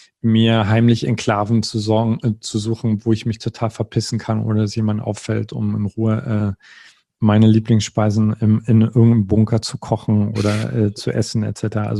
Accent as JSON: {"language": "German", "region": "East Germany", "country": "Germany", "said": "Also ich komme aus dem Osten, es war die Wendezeit"}